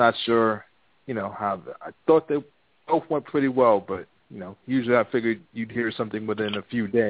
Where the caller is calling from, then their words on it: New York, United States; from New York.